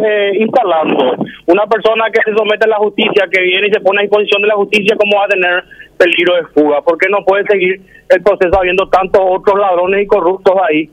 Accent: Paraguay; Nosotros como paraguayos venimos de un equipo, del mismo equipo del presidente de la República

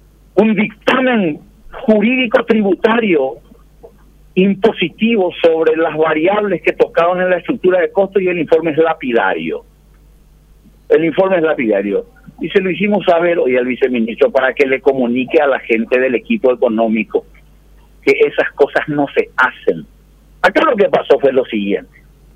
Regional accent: Paraguay

